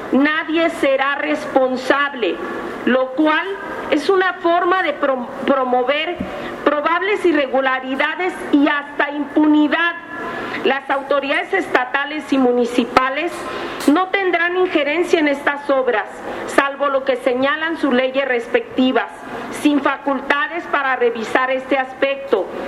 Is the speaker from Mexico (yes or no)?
yes; Baja California Sur, Mexico; Yo precisamente soy de Baja California Sur, un lugar que es azotado por huracanes.